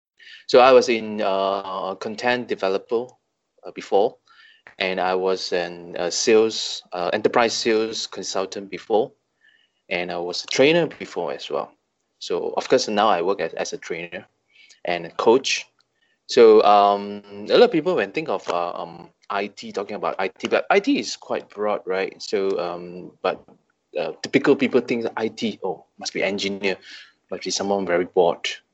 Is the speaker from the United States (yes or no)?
no; Bukit Mertajam, Penang, Malaysia; So I was a Kampung boy. BM boy. I was born here, raised here, and I have a family here as well. So I'm staying in BM up to today.